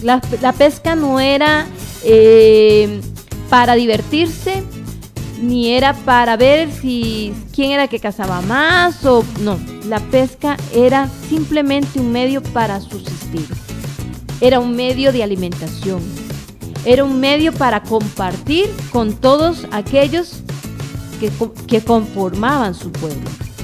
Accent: Costa Rica; sobre diferentes aspectos en la cual se basa nuestra identidad como costarricenses

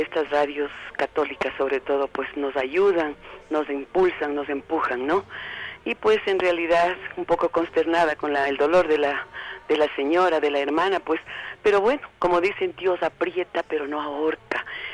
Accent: Latacunga, Cotopaxi, Ecuador; Yo soy de La Tacunga, qué pena no poder ir a Quito

